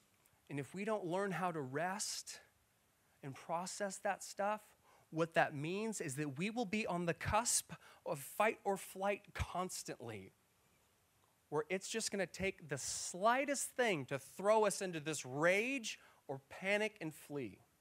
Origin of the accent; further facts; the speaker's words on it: Texas, United States; And like growing up in South Texas football, that was certainly how it was for me.